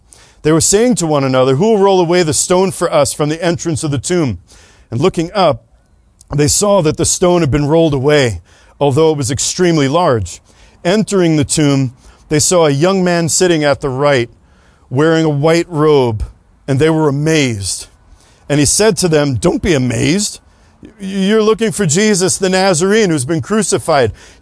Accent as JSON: {"language": "English", "town": "New York City", "region": "New York", "country": "United States", "tie": "born or raised there", "said": "And I thought growing up in New York City, I knew what a foul mouth was."}